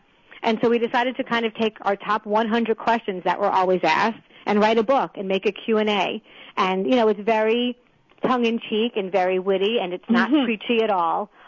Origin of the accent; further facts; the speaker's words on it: New York, United States; I must say I am from New York, so I met with the aides of some New York senators and congressmen.